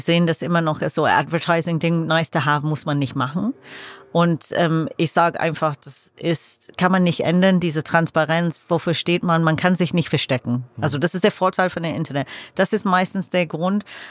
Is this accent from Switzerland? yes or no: no; England, United Kingdom; ich bin Engländerin, deswegen sage ich das ganz offen und ehrlich.